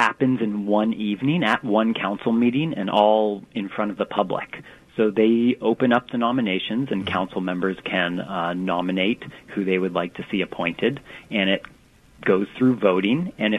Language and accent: English; Seattle, Washington, United States; now in Edmonds, United States; I grew up in the Green Lake neighborhood of Seattle, ended up moving overseas and then coming to Canada and then settling in Edmonds.